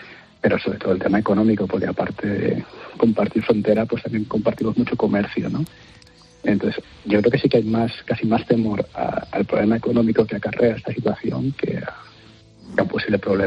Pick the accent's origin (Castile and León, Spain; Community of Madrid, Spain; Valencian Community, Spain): Community of Madrid, Spain; Madrid; moved away as an adult; now in Finland; Yo soy de Madrid.